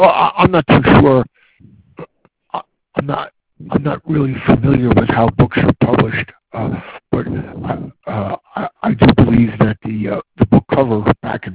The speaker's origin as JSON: {"language": "English", "country": "United States", "said": "Oh, I'm American."}